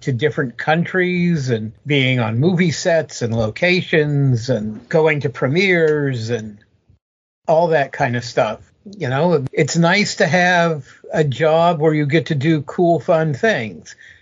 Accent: Los Angeles, California, United States; You know, I grew up in Los Angeles, but my family wasn't in the entertainment industry.

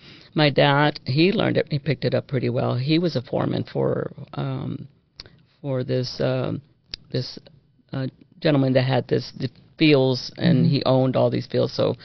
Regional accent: California, United States; also born or lived in Texas, United States; It was a small town called Huehuetlaco. And I was born there, but raised in California.

